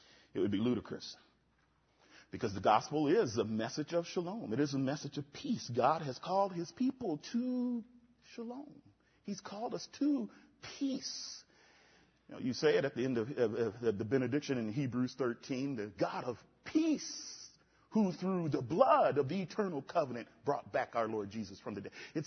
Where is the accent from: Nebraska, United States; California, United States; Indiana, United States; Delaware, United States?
Nebraska, United States; Omaha; moved away; also born or lived in Wichita Falls / Sumter / Chattanooga; I'm a city boy. I grew up in the city. I grew up in Omaha, Nebraska